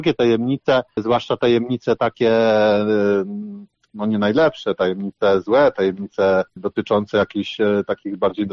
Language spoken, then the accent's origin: Polish; Warsaw, Masovian Voivodeship, Poland; Ja się wychowałem na Ochocie i przez pierwsze 12-13 lat życia tam mieszkałem